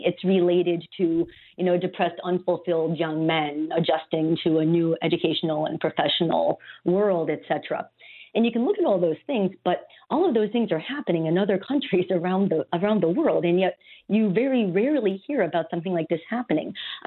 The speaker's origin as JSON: {"language": "English", "town": "Lancaster", "region": "New York", "country": "United States", "tie": "born or raised there", "said": "My roots in Buffalo, well, I grew up in Lancaster, New York, went to public schools there, and basically had a normal childhood in the 70s and in the 80s."}